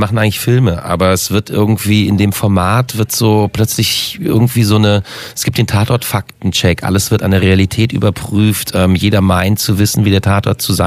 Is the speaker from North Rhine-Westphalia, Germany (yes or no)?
yes; Düsseldorf, North Rhine-Westphalia, Germany; now in Berlin, Germany; Ich bin mittlerweile eingefleischter Kreuzberger, aber hier fing alles an. Also nach der Wende, ich bin Düsseldorfer